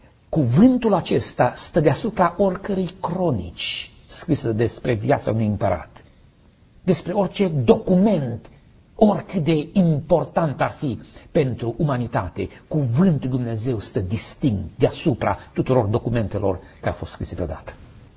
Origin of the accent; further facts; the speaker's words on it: Transylvania, Romania; cei care suntem din Transilvania avem slăbiciune pentru Coșbuc.